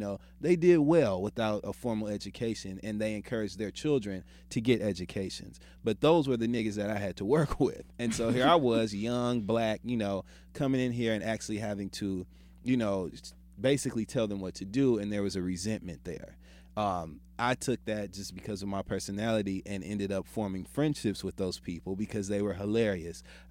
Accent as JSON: {"language": "English", "region": "Midwest", "country": "United States", "said": "I'm from the Midwest. I have parents who encouraged us to get an education and take care of ourselves."}